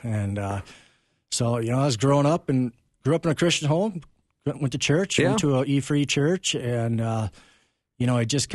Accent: Woodbury, Minnesota, United States; I grew up in Woodbury.

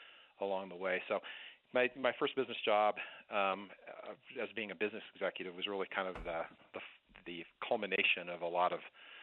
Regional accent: Colorado, United States; I grew up in Colorado, and by the time I was 29 years old, I had gone to business school.

